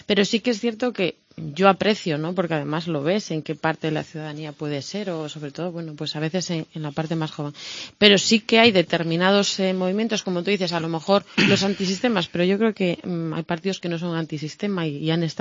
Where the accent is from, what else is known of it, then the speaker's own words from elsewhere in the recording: Spain; No, perdona, es que soy español, vivo en España y me siento orgulloso de mi país